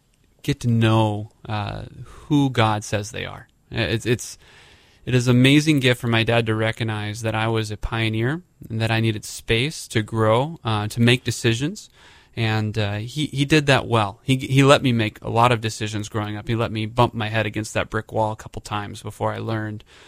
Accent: Columbia, South Carolina, United States; Columbia, South Carolina.

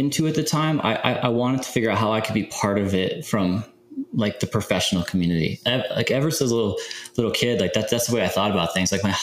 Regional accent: Germany; So early years of my life, my dad's in the military. And so I grew up in Germany

